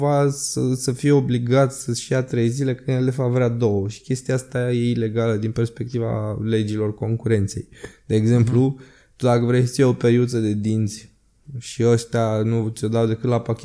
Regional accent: Romania; e foarte greu ca român să dai, nu știu, 600 de lei pe 3 nopți de cazare la Moeciu

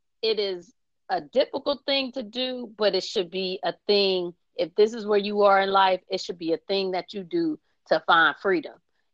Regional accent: Cleveland, Ohio, United States; So yeah, I am from Cleveland. I don't think I said that yet on the show.

